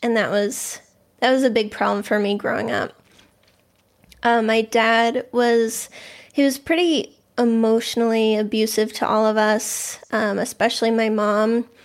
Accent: Boston, Massachusetts, United States; Yeah, so I grew up in the Boston area. I've always lived here.

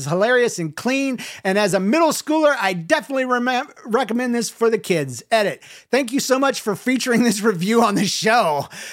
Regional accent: the South, United States; accent: Southern; was trying to talk in a Southern accent because I can do it easily without even trying because it's my native language.

